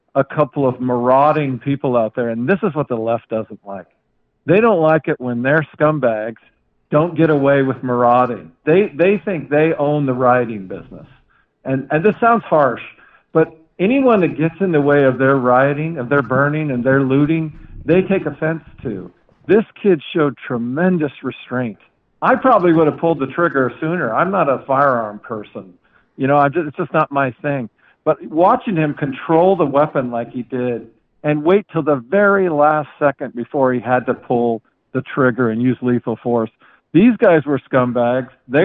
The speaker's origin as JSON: {"language": "English", "town": "San Francisco", "region": "California", "country": "United States", "tie": "born there", "said": "I was born in San Francisco, but I don't live there."}